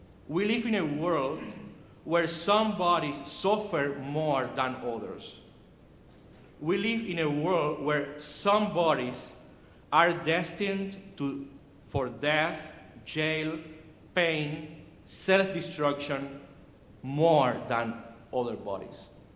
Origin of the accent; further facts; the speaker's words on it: Cuba; first language Spanish; English is a second language; You know, I'm Cuban. My first language is Spanish. You know, the accent is.